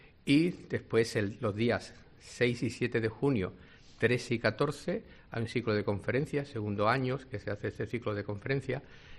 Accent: Málaga, Andalusia, Spain; Yo soy un enamorado de Málaga, de mi ciudad, de mi gente

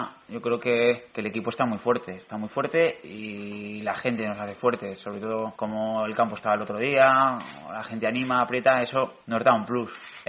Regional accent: Madrid, Community of Madrid, Spain; Yo que soy de Madrid, encima de mis padres de la zona

